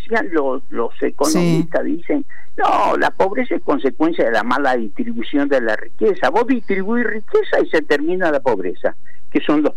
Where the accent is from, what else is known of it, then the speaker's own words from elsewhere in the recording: Mendoza, Argentina; Todos los años, como buen mendocino, voy a Chile.